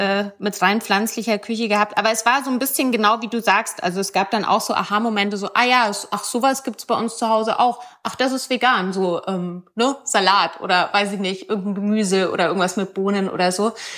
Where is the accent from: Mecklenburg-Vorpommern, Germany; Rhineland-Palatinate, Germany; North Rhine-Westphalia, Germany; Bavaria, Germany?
Bavaria, Germany; also born or lived in Austria; Und ich komme ja ursprünglich aus Bayern. Ich habe lange auch in Österreich gelebt.